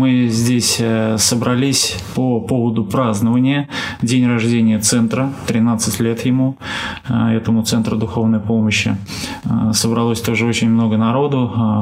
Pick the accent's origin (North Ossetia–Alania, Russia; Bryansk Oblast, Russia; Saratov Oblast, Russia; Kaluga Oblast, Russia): Saratov Oblast, Russia; Saratov; Потом в середине 90-х годов в нашем городе, я из Саратова, в нашем городе появились наркотики